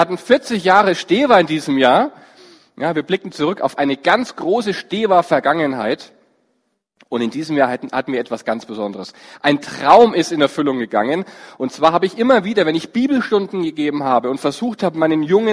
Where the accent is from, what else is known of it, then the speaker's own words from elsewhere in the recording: Forchheim, Bavaria, Germany; Ich bin eigentlich aus Franken. Ja. Ich bin der Franke aus Forchheim.